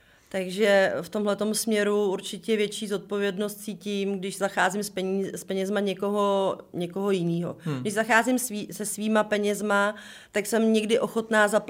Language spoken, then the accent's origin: Czech; Mariánské Lázně, Karlovy Vary Region, Czechia; já pocházím z Mariánských Lázní, tam můžete být maximálně servírka, recepční nebo prodavačka.